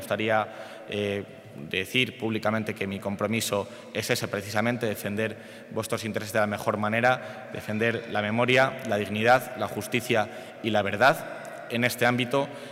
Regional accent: Burgos, Castile and León, Spain; incluso también de mi ciudad natal, Burgos.

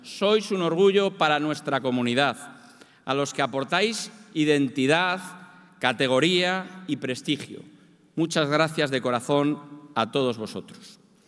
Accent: Salamanca, Castile and León, Spain; Como aficionado, como salmantino y como amigo

